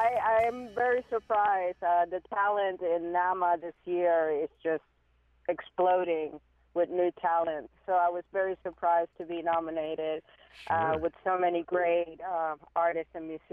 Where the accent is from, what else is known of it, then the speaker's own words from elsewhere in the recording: San Juan, Puerto Rico; moved away as an adult; I am original from San Juan, Puerto Rico. I'm a Taíno native